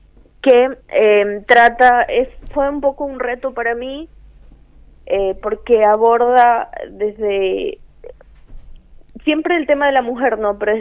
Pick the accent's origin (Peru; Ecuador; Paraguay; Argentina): Ecuador; yo soy de Ecuador